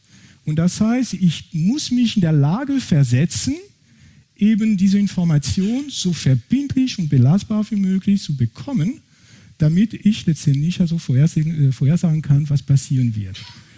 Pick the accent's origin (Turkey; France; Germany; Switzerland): France; German is a second language; Ich bin, wie gesagt, ursprünglich aus Frankreich, das kann man wahrscheinlich von meinem Akzent nicht überhören.